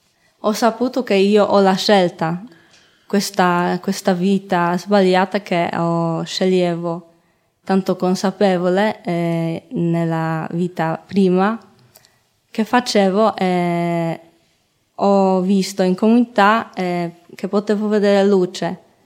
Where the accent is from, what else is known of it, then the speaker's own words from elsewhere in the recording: Poland; Italian is a second language; now in Italy; sono polacca